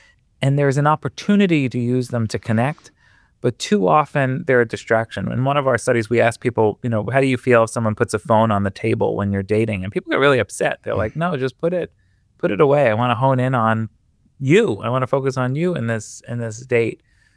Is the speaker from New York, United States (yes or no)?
yes; Queens, New York, United States; Sure. So I grew up in Queens, a Queens boy, and we were driving by Forest Park, and folks who know New York or know Queens know that there's an old, beautiful carousel in Forest Park.